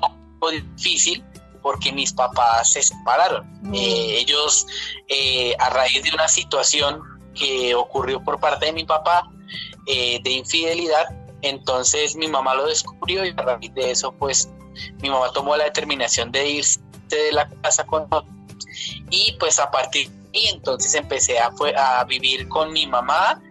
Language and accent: Spanish; San Andrés, San Andrés and Providencia, Colombia; born there; Pues yo nací originalmente aquí en Colombia. Cerca a Colombia hay una isla. Esa isla se llama San Andrés.